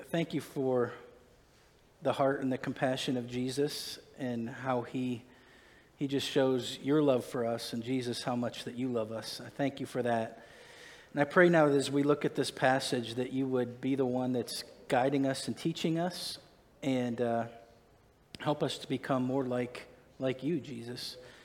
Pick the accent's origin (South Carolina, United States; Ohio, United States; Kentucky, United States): Ohio, United States; Norton; I grew up in near Akron in Norton, Ohio.